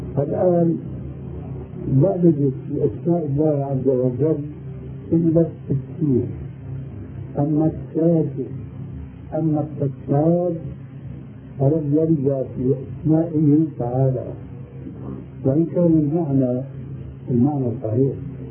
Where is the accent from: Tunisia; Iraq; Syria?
Syria; وكلها لا تجوز عندنا في سوريا يقولون توكلنا على الله عليك